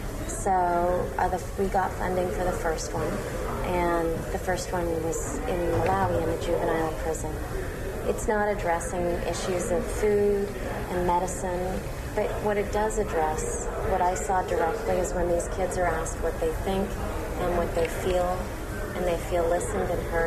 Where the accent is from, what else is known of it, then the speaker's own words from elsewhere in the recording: Canada; we are Canadian